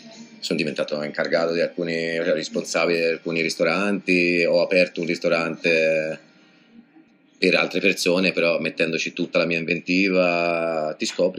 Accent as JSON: {"language": "Italian", "region": "Tuscany", "country": "Italy", "lives_now": "Madrid, Spain", "said": "Sono toscano, non mi manca questo aspetto, già in Italia non mi mancava"}